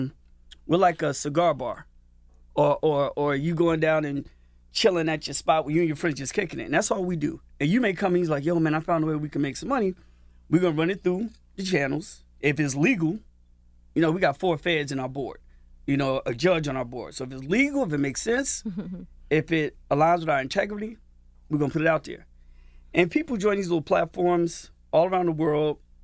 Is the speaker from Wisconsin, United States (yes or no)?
no; New Jersey, United States; I'm from Norton, New Jersey. You know, now I've traveled the world